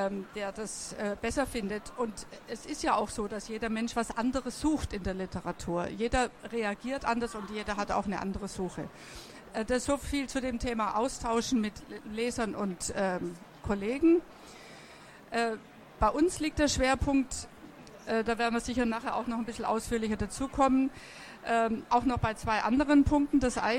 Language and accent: German; Bavaria, Germany; Ich komme aus Bayern und wir haben im südlichen Bayern in Kloster Irsee einen Künstler-Autoren-Workshop gehabt, bis heute, 20 Jahre lang.